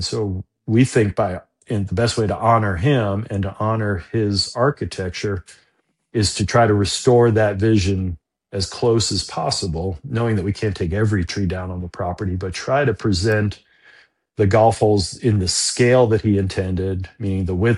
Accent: Long Island, New York, United States; now in Philadelphia, United States; I grew up on Long Island, but moved to Philly and been there for 33 years.

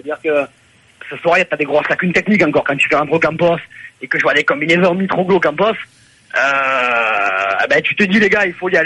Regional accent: Marseille, Provence-Alpes-Côte d'Azur, France; je suis fier d'être marseillais ce soir

